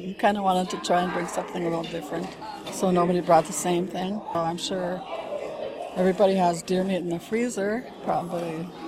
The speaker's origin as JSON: {"language": "English", "town": "Nett Lake", "region": "Minnesota", "country": "United States", "tie": "born or raised there", "said": "from Nutlake."}